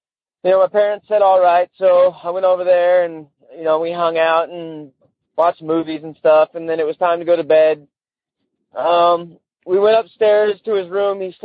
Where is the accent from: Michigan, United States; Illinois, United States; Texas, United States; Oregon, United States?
Oregon, United States; St. Helens